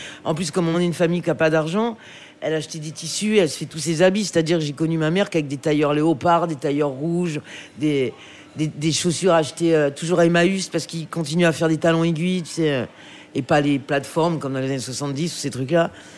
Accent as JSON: {"language": "French", "town": "Le Mans", "region": "Pays de la Loire", "country": "France", "tie": "born or raised there", "said": "Et donc, j'ai grandi au Mans."}